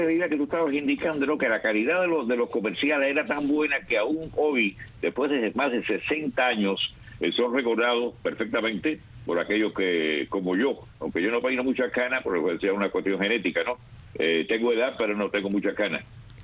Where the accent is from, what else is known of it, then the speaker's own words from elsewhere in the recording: Cuba; moved away; Y también me di cuenta cuando llegué, por ejemplo, de Cuba acá al exilio, que se repetían muchos comerciales, se repetían muchos de esos productos.